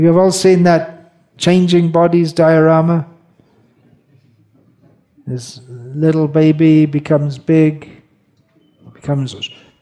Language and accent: English; England, United Kingdom; born there; my mother's family is from Belfast in Northern Ireland, but I was born in England